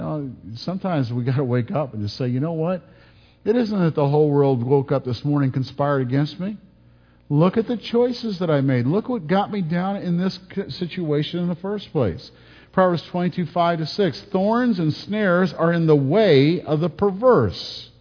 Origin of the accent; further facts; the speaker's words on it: Detroit, Michigan, United States; I grew up in Detroit.